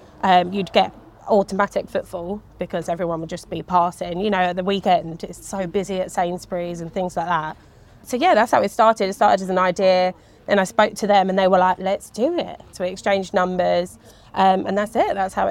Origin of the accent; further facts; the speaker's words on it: Shepparton, Victoria, Australia; And we got talking and we're all from Shepparton.